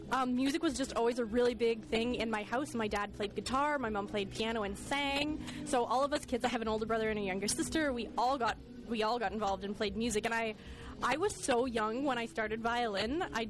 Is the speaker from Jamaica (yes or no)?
no; Chatham, Ontario, Canada; I went to Laurier here in Waterloo. I'm originally from Chatham, Ontario, and outside of Chatham, Ontario is this itty-bitty little French farming community called Pancor